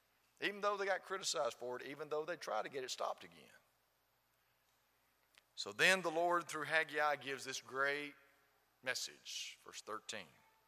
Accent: Scotland, United Kingdom; now in United States; From my perspective as a Scotsman

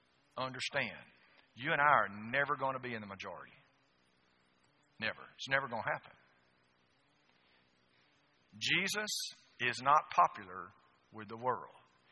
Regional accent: LaGrange, Georgia, United States; born there; By the way, I was born in LaGrange, Georgia, so I know a little bit about Georgia.

